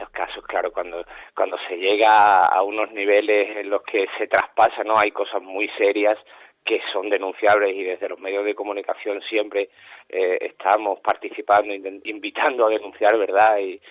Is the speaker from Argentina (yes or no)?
no; Andalusia, Spain; now in Huelva, Spain; ahora como somos de aquí de Andalucía, pues estamos en las principales librerías de Sevilla y en Huelva, que es mi referente donde yo vivo